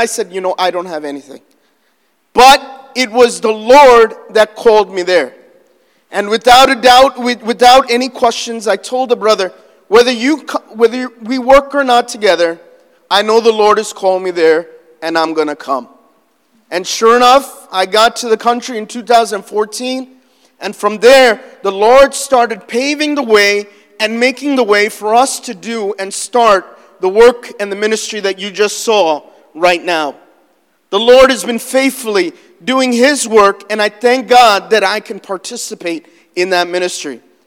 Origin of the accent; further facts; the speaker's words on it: United States; even though I'm Indian, I was born and raised in America, grew up in Burger King, McDonald's, and everything